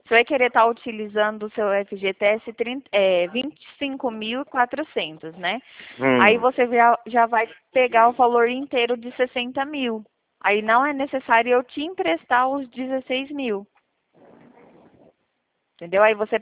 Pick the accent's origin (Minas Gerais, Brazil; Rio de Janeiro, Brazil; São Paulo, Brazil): São Paulo, Brazil; Presidente Prudente; Eu sou aqui de Presidente Prudente, São Paulo.